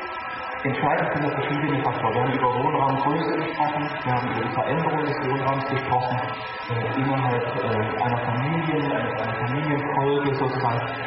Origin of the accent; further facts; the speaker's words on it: East Germany, Germany; in meiner Heimatstadt in Ostdeutschland